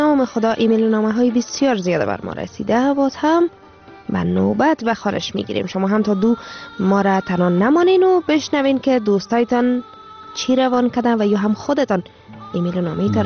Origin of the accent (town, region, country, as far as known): Afghanistan; now in Sweden